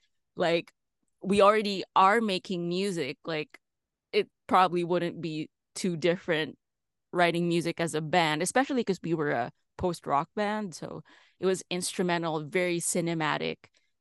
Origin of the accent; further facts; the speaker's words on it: Philippines; moved away as an adult; now in United States; so I'm from the Philippines originally. So I started there. I started as a freelancing composer in the Philippines.